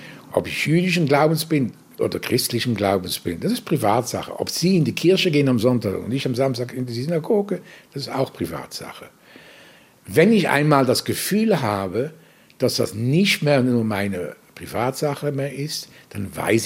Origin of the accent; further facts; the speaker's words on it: Basel, Basel-Stadt, Switzerland; Ich bin ein Basler Bürger jüdischen Glaubens. Ich bin kein Jude mit einem Schweizer Pass.